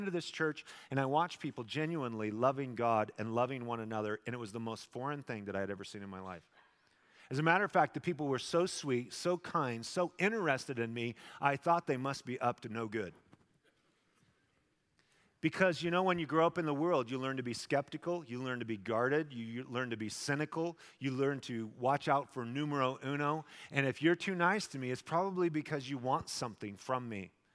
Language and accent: English; Twin Falls, Idaho, United States; And we're cruising in Twin Falls, my hometown.